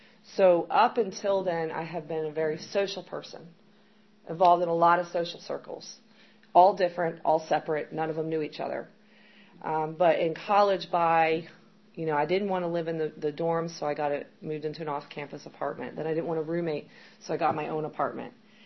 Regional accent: Chesapeake, Virginia, United States; I grew up in Chesapeake, in what's now called the Hickory part of Chesapeake. It's like Great Bridge area. So it's about 8 miles from the border of North Carolina.

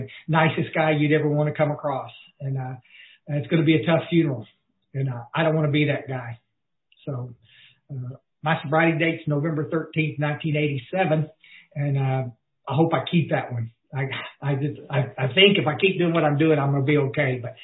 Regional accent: Ingram, Texas, United States; I am from Ingram, Texas.

